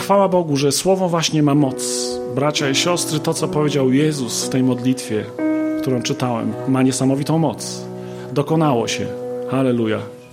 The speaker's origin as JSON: {"language": "Polish", "town": "Sopot", "region": "Pomeranian Voivodeship", "country": "Poland", "tie": "born there", "said": "a ja, czysty Polak, urodziłem się w Sopocie."}